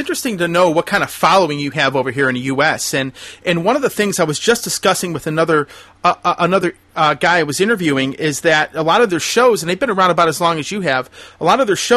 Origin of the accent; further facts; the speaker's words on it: Cleveland, Ohio, United States; you know I'm from Cleveland area